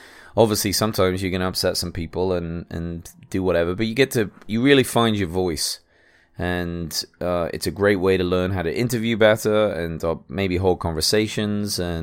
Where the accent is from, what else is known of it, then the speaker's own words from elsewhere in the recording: England, United Kingdom; Maybe that's because I'm English. We have chips.